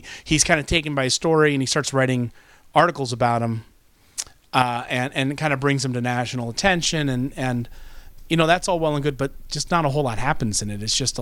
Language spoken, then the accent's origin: English; Ohio, United States; I'm from Ohio and I like Cleveland.